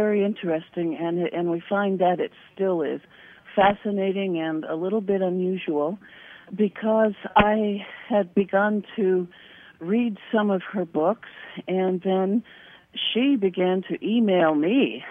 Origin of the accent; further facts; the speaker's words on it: Connecticut, United States; born there; now in Florida, United States; I was born in Connecticut.